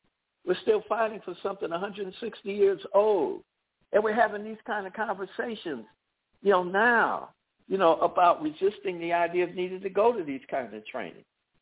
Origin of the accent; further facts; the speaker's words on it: Charlottesville, Virginia, United States; You know, I'm from Charlottesville, Virginia, and I know the issues that happen in the school system.